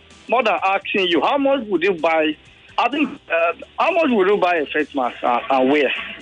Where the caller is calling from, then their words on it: Ikeja, Lagos, Nigeria; I'm calling from Ikeja.